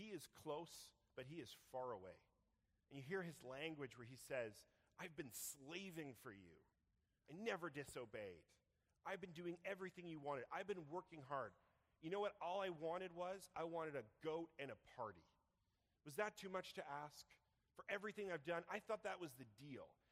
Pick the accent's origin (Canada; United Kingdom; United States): Canada; Victoria, British Columbia; growing up in Victoria, my mom moved to the mainland for a job